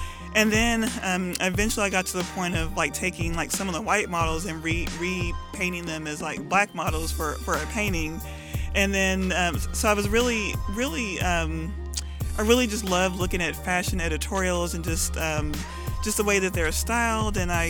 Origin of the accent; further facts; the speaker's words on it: Lubbock, Texas, United States; also born or lived in Houston; now in Austin, United States; I'm a Texan. I'm at least a fifth generation Texan on my mom's side, and I was born in Houston, Texas, but I didn't grow up there. I grew up in Lubbock, Texas